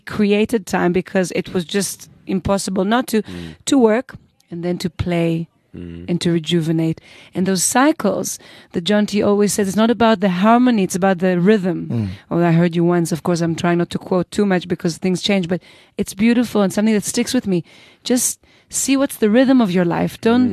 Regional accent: Israel; I grew up in Israel, and we didn't get much stars. There's a lot of pollution and clouds and whatever.

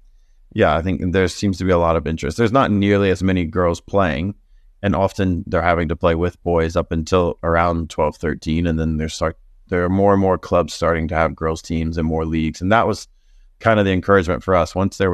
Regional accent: United States; now in South Africa; Being American, that was kind of how I knew how to raise money at first.

